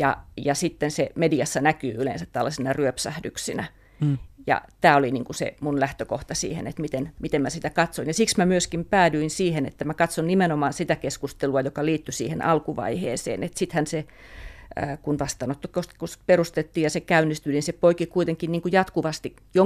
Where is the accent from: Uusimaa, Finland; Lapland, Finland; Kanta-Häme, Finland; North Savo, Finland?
Kanta-Häme, Finland; Lammi; No se on itse asiassa mun kotikuntani